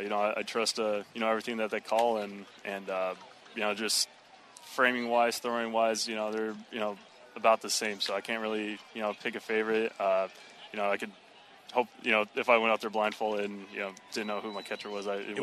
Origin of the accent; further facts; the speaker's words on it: Indiana, United States; I grew up in Indiana, lived in Indiana my whole life